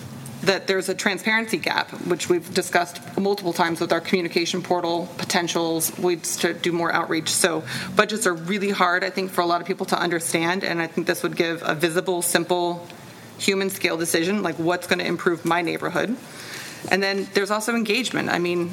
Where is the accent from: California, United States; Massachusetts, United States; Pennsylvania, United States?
California, United States; Many of you know I'm from California.